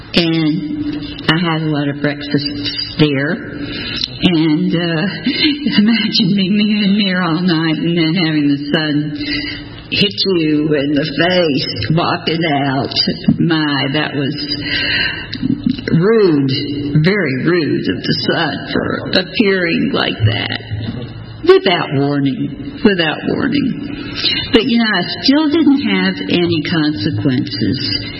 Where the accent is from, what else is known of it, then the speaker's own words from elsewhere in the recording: Chattanooga, Tennessee, United States; Now we're growing up in Chattanooga wasn't too much fun, so never could get rid of the bottle.